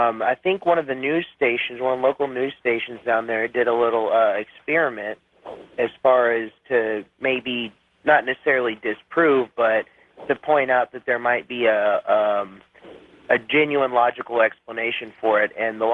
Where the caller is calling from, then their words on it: Texas, United States; I'm calling from Texas.